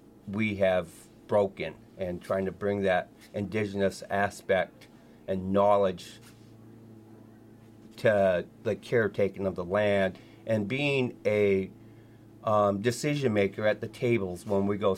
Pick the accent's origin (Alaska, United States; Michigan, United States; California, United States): Alaska, United States; Barrow; also born or lived in Oregon / Washington; I'm originally from Upiviac, which is better known as Barrow, Alaska, which is about 362 miles in the Arctic Circle. I grew up in Alaska in the interior, outside North Pole, Anchorage.